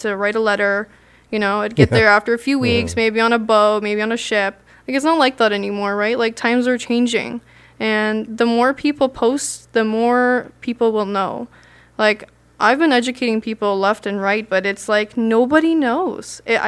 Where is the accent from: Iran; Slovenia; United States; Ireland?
Iran; now in Canada; I don't want to continue saying, yeah, I'm from Iran. Or, you know, yes, my nationality is Canadian, but that's because I was displaced so much that I wasn't able to be raised in my motherland.